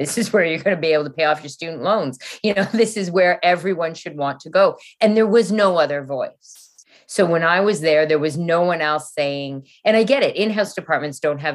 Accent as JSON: {"language": "English", "country": "Canada", "tie": "born there", "said": "And yet I say that as Canadian born, white, English speaking, heterosexual."}